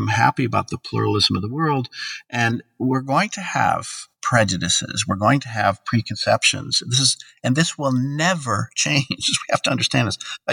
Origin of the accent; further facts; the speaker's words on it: United States; So I grew up and I would say, well, I'm an American.